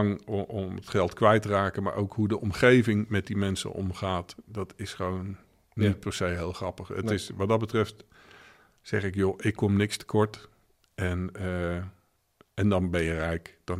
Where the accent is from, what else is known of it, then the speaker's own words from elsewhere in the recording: Zeeland, Netherlands; En bij ons in Zeeland zeiden ze altijd, genoeg is feest.